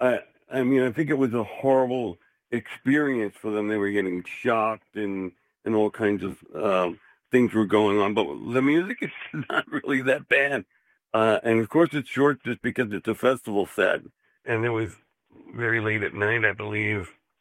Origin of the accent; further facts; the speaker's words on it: Queens, New York, United States; also born or lived in Long Island; I grew up in Queens, and then my teenage years moved out to Long Island, and I live there still.